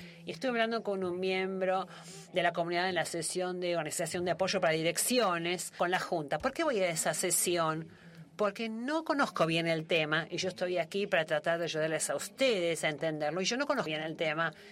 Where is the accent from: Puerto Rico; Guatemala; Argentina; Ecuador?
Guatemala; de Guatemala. Voy a disculparme porque mi inglés no es muy bueno